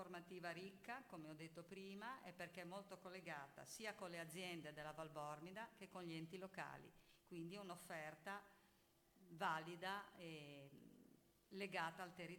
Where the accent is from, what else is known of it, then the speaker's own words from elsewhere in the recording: Genoa, Liguria, Italy; perché mi ricorda Genova, io vengo da Genova e mi ricorda mia nonna